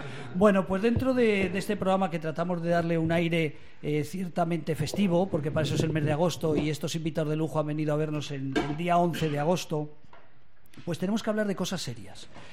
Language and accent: Spanish; Caspe, Aragon, Spain; morcilla la traigo de Caspe, de mi pueblo, que son las fiestas.